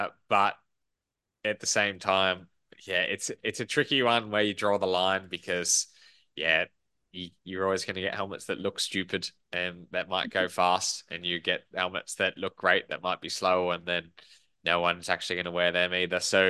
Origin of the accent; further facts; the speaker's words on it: Australia; And as an Australian racing on that side of the world, it was a race that was special for me.